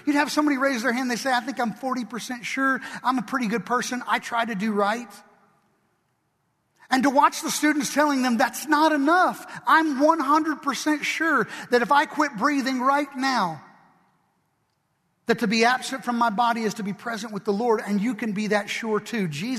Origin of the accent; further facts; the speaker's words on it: Kentucky, United States; But we like UK. We're from Kentucky. We can do that.